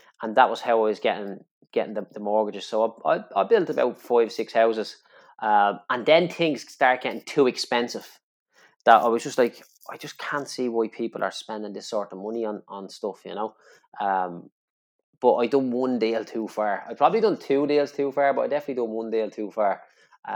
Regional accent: Clondalkin, Leinster, Ireland; Look, I'm from Clondalkin. There's an abundance of people out there in my community, in my estate, that will never be able to afford to buy their own house

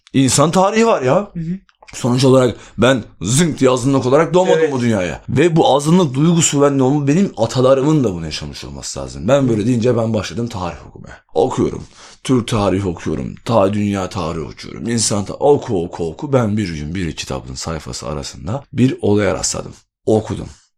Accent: Myanmar; Turkish is a second language; Çünkü ben oralıyım.

